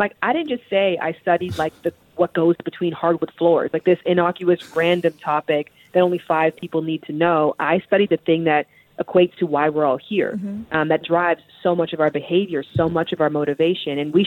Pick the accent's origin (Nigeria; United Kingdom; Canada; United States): Canada; Toronto, Ontario; I'm from Toronto, Canada. So I've never heard in my life that my accent is incredible.